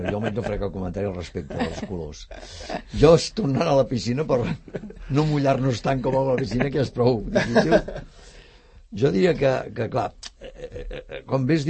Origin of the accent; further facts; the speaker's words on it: Barcelona, Catalonia, Spain; jo sóc de Barcelona, Gràcia